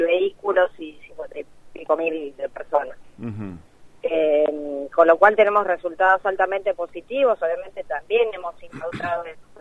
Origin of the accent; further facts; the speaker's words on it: La Plata, Buenos Aires Province, Argentina; en mi caso, que siendo platense, tomé la decisión de que puedan actuar las fuerzas acá.